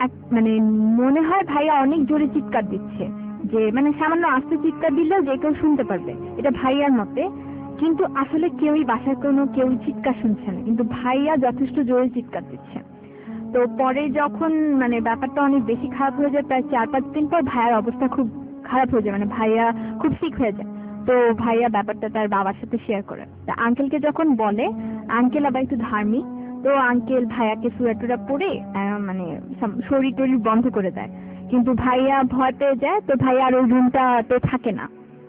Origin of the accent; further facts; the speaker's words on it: Mirpur, Dhaka Division, Bangladesh; আমি শারপাড়া থেকে আসছি, মিরপুর শারপাড়া।